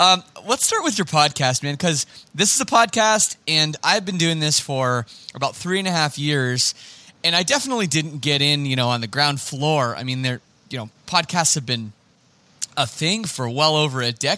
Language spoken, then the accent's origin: English; Toronto, Ontario, Canada; You know, I'm from Toronto too, so this is awesome.